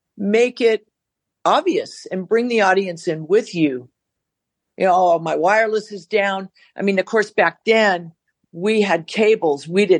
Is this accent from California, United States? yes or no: yes; California, United States; I grew up on the Sunset Strip pretty much.